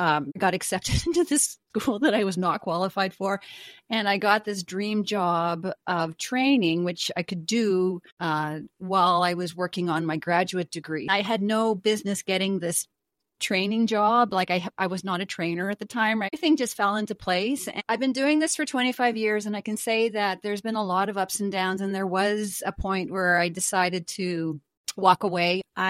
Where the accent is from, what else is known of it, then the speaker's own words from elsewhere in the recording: Canada; I am from Canada.